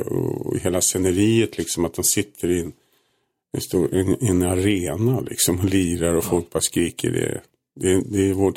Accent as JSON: {"language": "Swedish", "town": "Solna", "region": "Stockholm County", "country": "Sweden", "tie": "born or raised there", "also_born_or_lived": "France", "moved": "as an adult", "said": "Jag har bott i Solna ända fram till jag var 19. När jag flyttade till Frankrike då ett par år faktiskt. Så att, Solna, det är norr om stan, det är ett bra ställe att växa upp på, tyckte jag."}